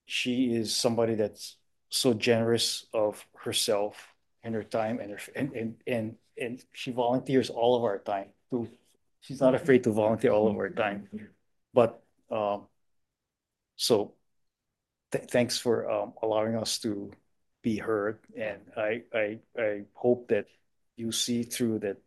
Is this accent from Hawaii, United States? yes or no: yes; Hakalau, Hawaii, United States; I'm 15 miles from Hilo, so I'm from Hakalau.